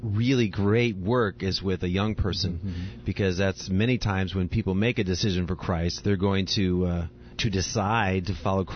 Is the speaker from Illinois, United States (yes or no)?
yes; Pekin, Illinois, United States; also born or lived in Elmhurst; very young, we went to church, but then we quit going for some reason. I think it's when we moved. We moved from the Elmhurst area down to Pekin near Peoria, and we quit going to church for some reason.